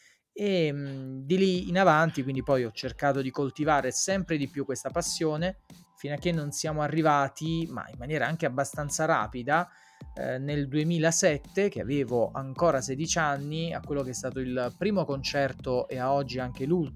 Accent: Salerno, Campania, Italy; born there; Io sono nato a Salerno, quindi insomma Firenze non era dietro l'angolo.

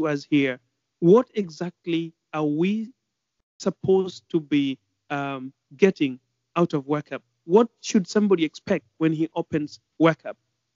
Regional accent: Kenya; now in Bahrain; Currently, I'm living in Bahrain, which is the Middle East, but I'm from Africa, from a Kenyan origin.

